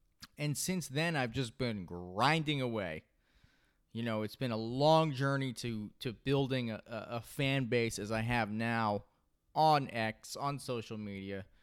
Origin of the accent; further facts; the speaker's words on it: Florida, United States; When I was a kid, I grew up in Florida. I'm in South Florida.